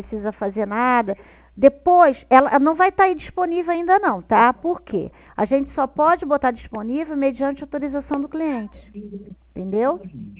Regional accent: Rio de Janeiro, Brazil; Eu sou do Rio. Eu sou do Rio.

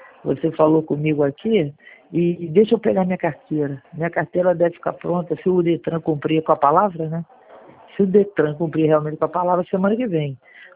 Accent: Rio de Janeiro, Brazil; Eu sou carioca

